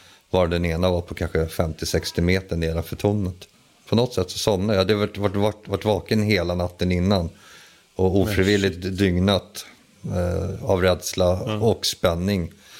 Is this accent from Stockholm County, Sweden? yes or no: yes; Stockholm, Stockholm County, Sweden; Jag är uppväxt på Söder liksom i betongen där vi lekte bland bilar och klättrade på hustak och inte ut i naturen så mycket.